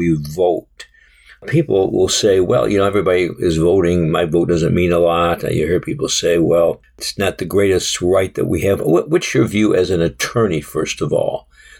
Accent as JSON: {"language": "English", "region": "Florida", "country": "United States", "said": "It said, I'm from Broward County, and it's where we count more than you do."}